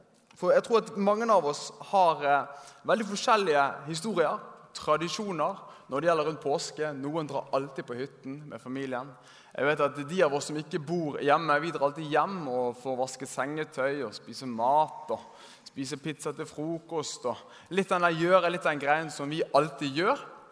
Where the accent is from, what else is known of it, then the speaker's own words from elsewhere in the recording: Bergen, Vestland, Norway; Så er jeg fra Bergen